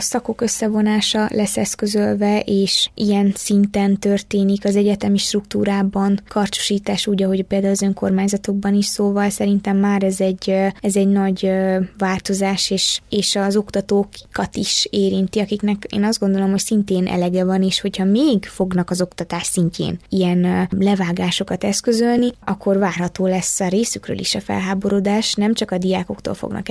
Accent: Odorheiu Secuiesc, Harghita, Romania; Nem, én székelyudvarhelyi vagyok

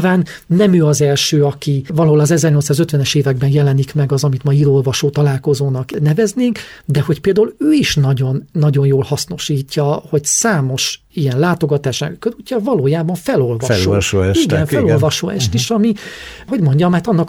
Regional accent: Kézdivásárhely, Covasna, Romania; ugye székelyföldi vagyok, Kisdivásárhelyen mellől származom

